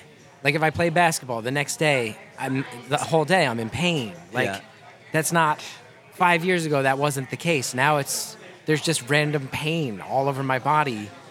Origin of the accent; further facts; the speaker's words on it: New Jersey, United States; Nobody's going to come in 15 years to hear me do like my joke about growing up in Jersey